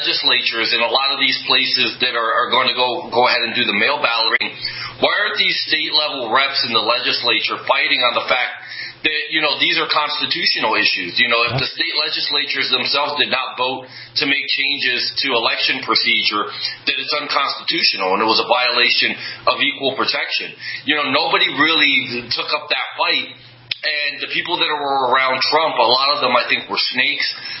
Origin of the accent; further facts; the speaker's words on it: Paterson, New Jersey, United States; we had a special election in Patterson, New Jersey, my hometown